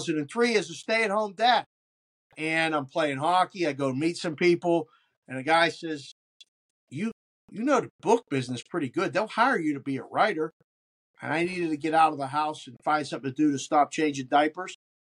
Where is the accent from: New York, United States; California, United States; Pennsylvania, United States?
Pennsylvania, United States; Pittsburgh; a kid growing up in Pittsburgh around sports. Jack Ham was my next door neighbor.